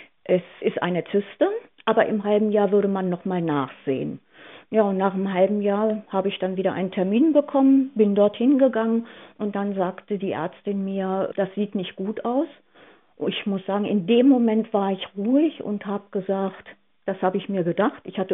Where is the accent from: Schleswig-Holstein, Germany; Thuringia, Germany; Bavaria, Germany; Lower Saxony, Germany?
Lower Saxony, Germany; Dransfeld; Ich komme aus der Samtgemeinde Dransfeld und bin vor 8 Jahren an Krebs erkrankt.